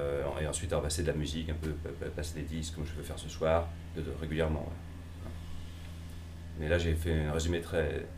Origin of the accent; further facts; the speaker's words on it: Lyon, Auvergne-Rhône-Alpes, France; also born or lived in Roanne; Donc moi, j'ai passé mon adolescence à Lyon, mon enfance à Roanne, mais mon adolescence à Lyon.